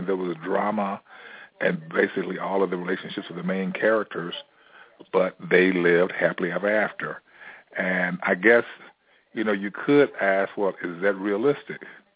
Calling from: Chicago, Illinois, United States; I'm calling from Chicago.

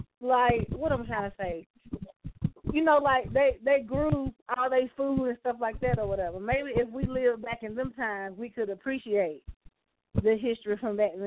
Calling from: Carrollton, Georgia, United States; I'm calling from Carrollton, Georgia.

